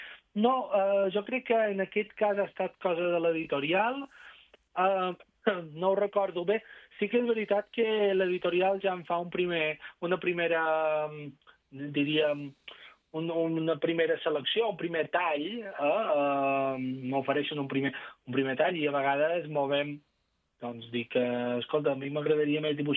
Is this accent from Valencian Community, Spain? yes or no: no; Balearic Islands, Spain; also born or lived in Barcelona; amb el Covid vaig tornar cap a Mallorca, que jo sóc mallorquí